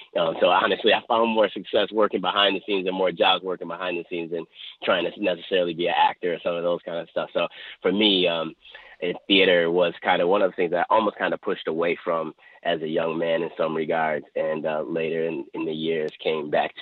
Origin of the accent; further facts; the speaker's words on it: Buffalo, New York, United States; Grew up on the west side of Buffalo on Norwood Avenue.